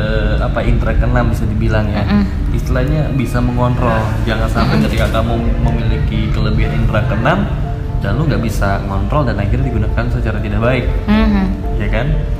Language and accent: Indonesian; Cirebon, West Java, Indonesia; jujur gue sebagai orang Cirebon dari 91 juga